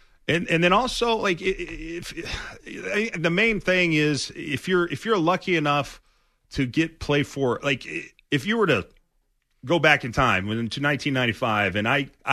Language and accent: English; Houston, Texas, United States; also born or lived in San Diego, United States; And so, I grew up in Houston, spent a lot of my high school years in San Diego.